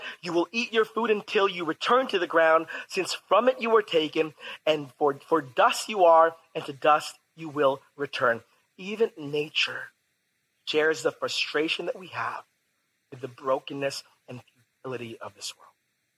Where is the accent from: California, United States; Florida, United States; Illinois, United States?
California, United States; San Diego; But unfortunately, I was born and raised in San Diego.